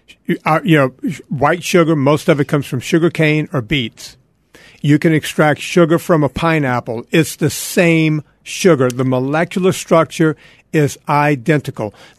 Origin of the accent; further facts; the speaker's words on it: Louisiana, United States; I'm from Louisiana. Puree is